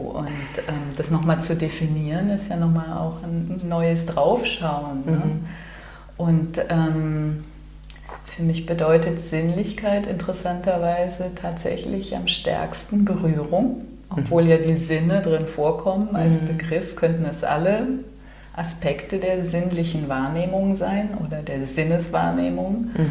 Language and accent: German; Cologne, North Rhine-Westphalia, Germany; Ich komme hier aus Köln